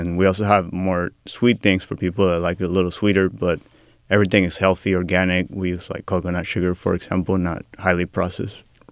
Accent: Argentina; now in Sacramento, United States; So I grew up in Argentina. I moved here in the 90s to be with my father's side of the family.

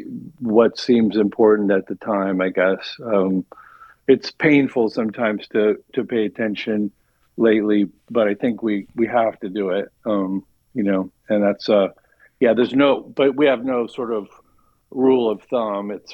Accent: Sacramento, California, United States; growing up in the Sacramento, sort of Northern California region

